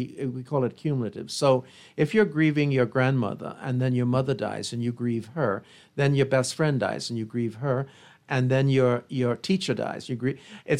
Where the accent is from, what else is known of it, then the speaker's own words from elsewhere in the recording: Bahamas; Where the minute people hear, like, I'm from the Bahamas, it's like, oh, you know Pastor Miles Monroe.